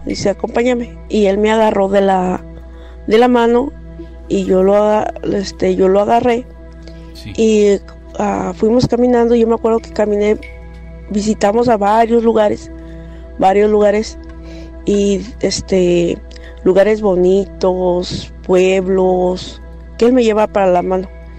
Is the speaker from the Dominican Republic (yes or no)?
no; Guanajuato, Mexico; now in United States; soy de Guanajuato, pero radico acá en Estados Unidos.